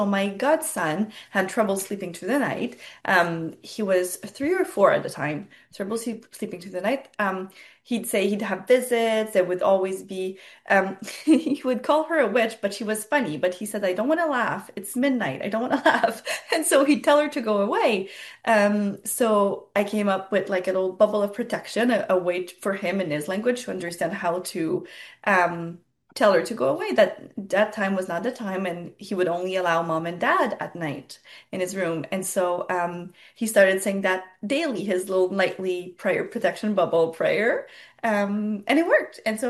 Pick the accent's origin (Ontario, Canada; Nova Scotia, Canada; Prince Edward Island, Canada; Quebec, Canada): Quebec, Canada; Chelsea; I'm French-Canadian, so I live in the outskirts of Ottawa. I did my fair share of traveling, living abroad and everything, but I'm rooted here.